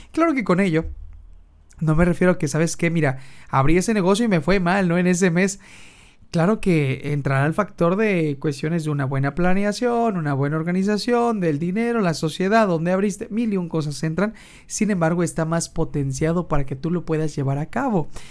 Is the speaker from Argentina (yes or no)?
no; Mexico; al menos aquí en mi país de México, Estados Unidos y demás.